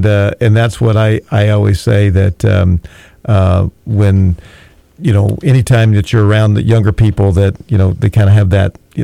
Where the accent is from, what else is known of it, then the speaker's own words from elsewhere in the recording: Southern US, United States; now in Indiana, United States; I grew up in Southern football, and then I moved and have lived here in 41 years in Indiana basketball.